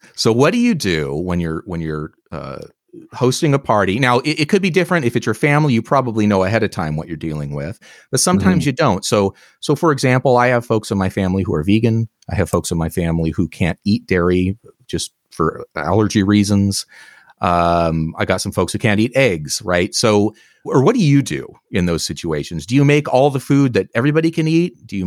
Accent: Oregon, United States; Well, when I grew up, we had some in our yard. I grew up on the Oregon coast, and we called them filberts.

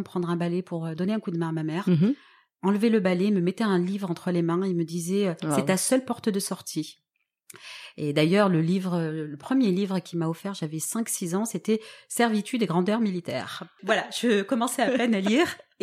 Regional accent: Toulon, Provence-Alpes-Côte d'Azur, France; j'ai 42 ans, c'est 42 années. Alors, moi, je viens de Toulon, donc d'accord. qui est une ville que tout le monde connaît près de Marseille. Je suis l'aînée de 7 enfants, donc de parents maghrébins.

